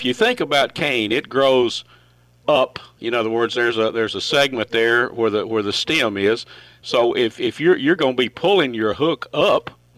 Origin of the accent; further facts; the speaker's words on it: Texas, United States; we call it growing up in East Texas, switch cane.